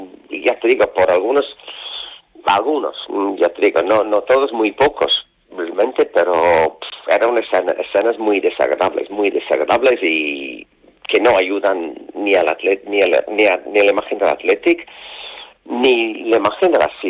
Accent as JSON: {"language": "Spanish", "region": "England", "country": "United Kingdom", "second_language": "Spanish", "said": "porque soy inglés y llevo una chaqueta verde."}